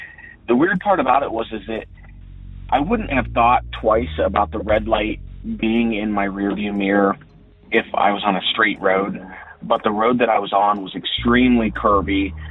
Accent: Columbus, Ohio, United States; I am from Columbus, Ohio.

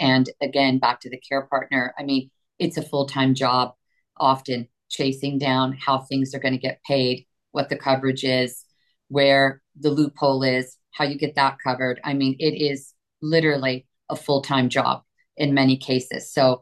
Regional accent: California, United States; I was living in the San Francisco Bay Area. I'm from California

